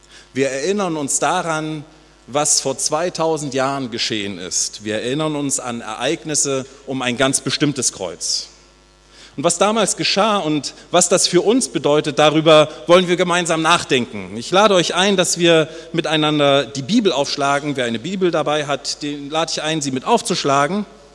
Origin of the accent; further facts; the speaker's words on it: East Germany, Germany; Gut, zur DDR-Zeit, ich bin aus der DDR, haben wir nicht Loser gesagt.